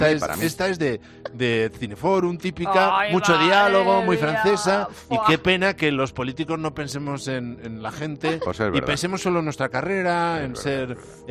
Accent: Madrid, Community of Madrid, Spain; en mitad de Madrid, exactamente en la calle paralela donde yo me crié, porque yo me crié en Divino Pastor 14

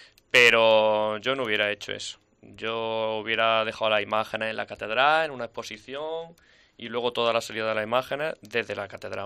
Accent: Huelva, Andalusia, Spain; porque vengo de Huelva también, y eso sí que fue allí impresionante

